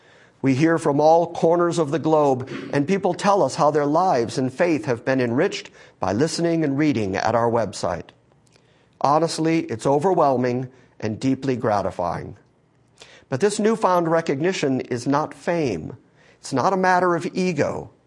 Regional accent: Ireland; Being Irish, I've always thought of it as the gift of gab.

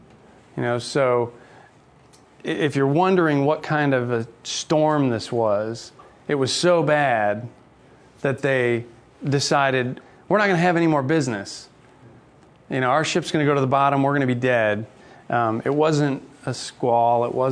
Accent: Michigan, United States; it was Janice's good friend whose roommate lived in my hometown at Michigan.

